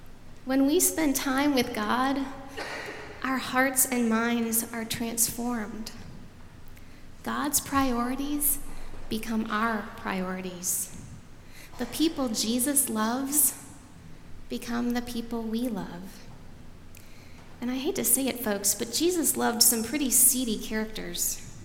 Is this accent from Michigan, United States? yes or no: yes; Michigan, United States; now in Nashville, United States; I grew up in Michigan, and when I first moved here to Nashville, people would comment about my accent.